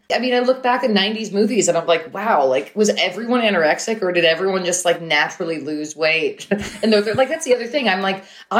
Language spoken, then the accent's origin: English; New York, United States; I mean, I grew up in New York and, you know, just kind of adjacent to so many kind of cultural events and things that were seen around the world.